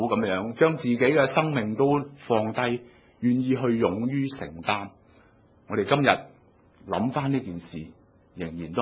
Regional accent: Hong Kong; 很多时候呢我们香港人去旅行经常都会想想那个地方是不是安全的城市嘛

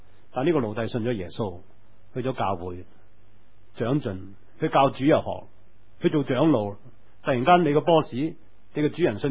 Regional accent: Hong Kong; 我在1950年在香港长大，当时香港很穷

